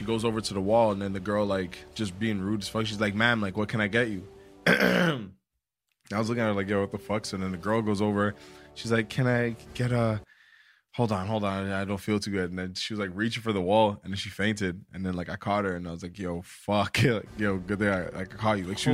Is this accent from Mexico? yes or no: no; Jamaica; Sorry, I'm Jamaican.